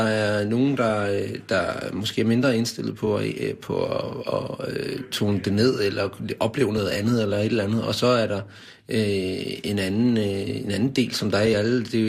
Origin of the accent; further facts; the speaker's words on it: Gentofte, Capital Region of Denmark, Denmark; Gentofte.